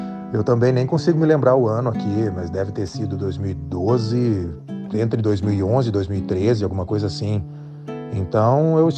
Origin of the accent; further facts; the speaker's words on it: Minas Gerais, Brazil; eu sou originalmente do sul de Minas